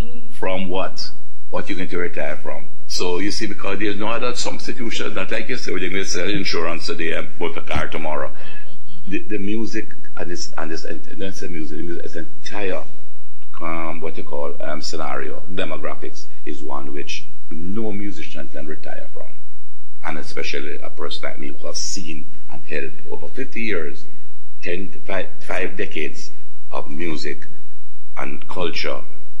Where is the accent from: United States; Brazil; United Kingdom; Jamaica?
Jamaica; Now, I'm from Jamaica